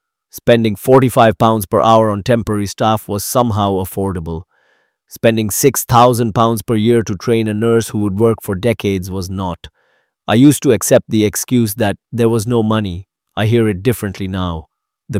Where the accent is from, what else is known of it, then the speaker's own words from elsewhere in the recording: Hull, Yorkshire and the Humber, United Kingdom; I grew up on Preston Road, watching my grandfather fight cancer at Hull Royal Infirmary.